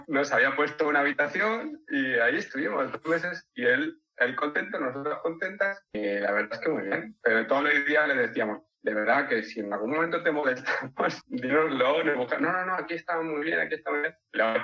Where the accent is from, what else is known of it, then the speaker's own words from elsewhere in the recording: Spain; No, pues somos españoles.